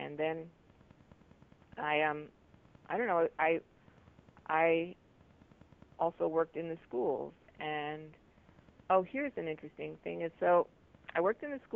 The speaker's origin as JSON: {"language": "English", "town": "New York City", "region": "New York", "country": "United States", "tie": "born or raised there", "said": "I grew up in New York City and different things."}